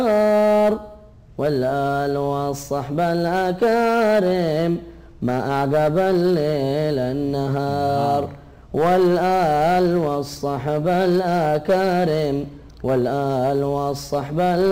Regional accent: Hejaz, Saudi Arabia; هذا فن من الفنون الشعبية اللي تمارس عندنا في الحجاز وتقدم في الأعراس

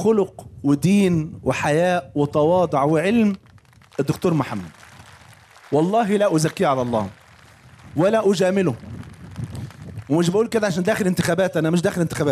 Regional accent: Egypt; كان عندنا في مصر

